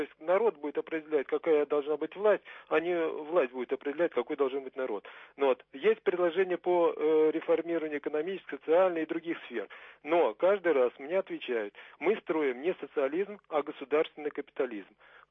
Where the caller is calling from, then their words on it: Bolshiye Kolpany, Leningrad Oblast, Russia; из Ленинградской области … из Ленинградской области, Большие Колпаны.